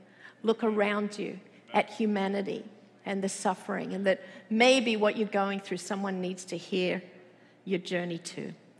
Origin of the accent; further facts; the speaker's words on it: Australia; accent: Australian; now in United States; and I have an Australian accent.